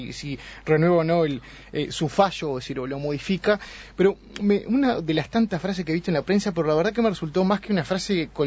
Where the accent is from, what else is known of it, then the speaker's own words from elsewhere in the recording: Uruguay; como uruguayo sabemos que hay perfiles para ser capitán de la selección